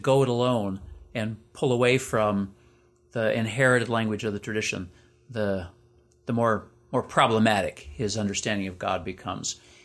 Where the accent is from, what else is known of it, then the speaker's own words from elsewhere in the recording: Michigan, United States; But, you know, growing up in Michigan, lots of people polka in Michigan, but my family didn't.